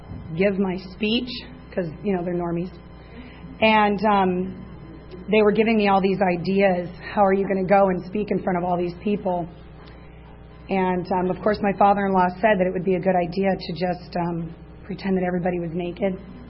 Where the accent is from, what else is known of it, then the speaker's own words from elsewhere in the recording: San Diego, California, United States; I'm actually a San Diego girl. I was born and raised here. And I was born down in Chula Vista, where I still live.